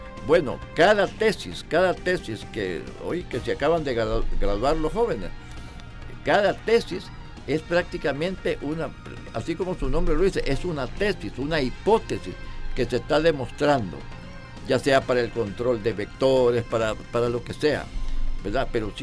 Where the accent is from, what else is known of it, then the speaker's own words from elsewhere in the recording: El Salvador; esperaríamos nosotros, y como salvadoreños, que también la universidad se proyecte.